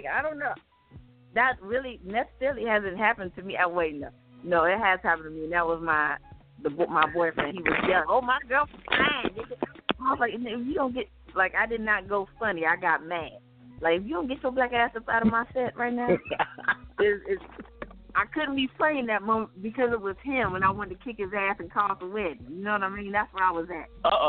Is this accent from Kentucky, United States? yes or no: no; Columbus, Ohio, United States; I produced that at the Funny Bone in Columbus, Ohio, my hometown.